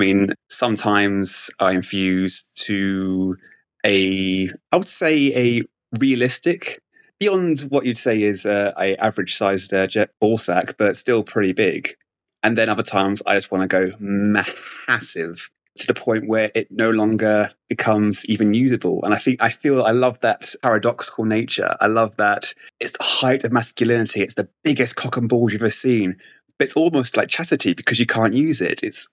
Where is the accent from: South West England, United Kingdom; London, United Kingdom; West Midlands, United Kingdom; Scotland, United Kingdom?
London, United Kingdom; now in Manchester, United Kingdom; I am an adult entertainer, sex worker, and MC from the United Kingdom, born and bred in London, but currently living in Manchester.